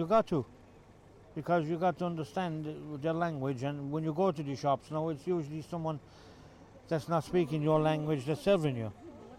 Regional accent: Ireland; moved away; But when I came from Ireland, because I wasn't raised in war, I wasn't educated in war, we never had anything got to do with war.

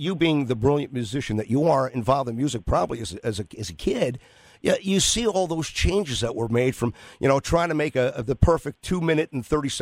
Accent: United States; I mean, here in the, speaking basically from being an American, how it changed how we feel, what we listen to, what we wear, everything.

